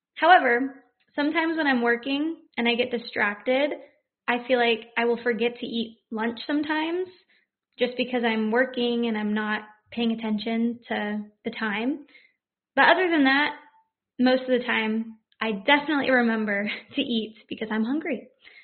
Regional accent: United States; I'm from the United States

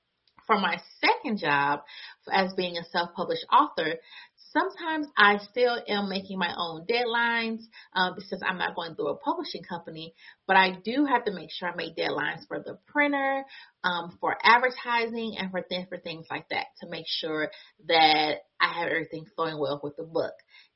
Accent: United States; I am from the United States.

